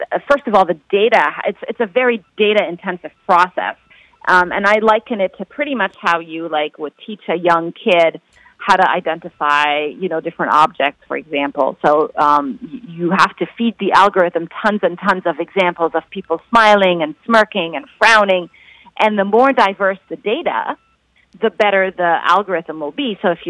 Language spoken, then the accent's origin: English; Kuwait; English is a second language; also born or lived in Cairo, Egypt / United Arab Emirates / United Kingdom; now in United States; So I was born in Cairo and grew up around the Middle East. So I was in Kuwait until the first Iraqi Kuwait Gulf War in 1990, and then my parents moved to the United Arab Emirates, and then I ended up in the UK for my PhD before coming to the United States.